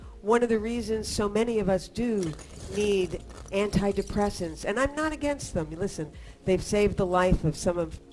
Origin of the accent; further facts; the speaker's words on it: Philadelphia, Pennsylvania, United States; Yeah, from my hometown, yeah. Which is not a very sexy place.